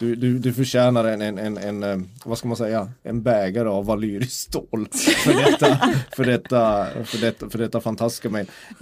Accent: Kiruna, Norrbotten County, Sweden; eftersom jag kommer från Kiruna

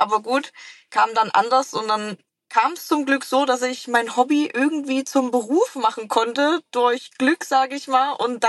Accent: East Germany, Germany; accent: East German dialect; gerade mit meinem ostdeutschen Dialekt, ich habe gar keinen Elan, da Videos zu drehen.

